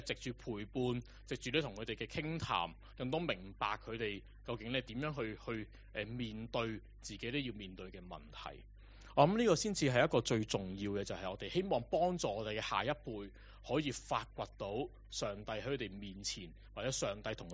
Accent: Hong Kong; 2022年嘅狀況就係得我一位咧來自香港嘅宣教士

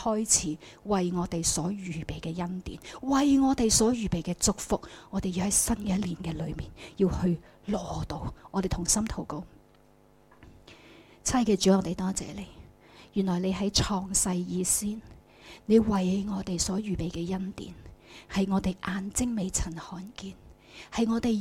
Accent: China; 咁但我哋中国人嘅历法系初六

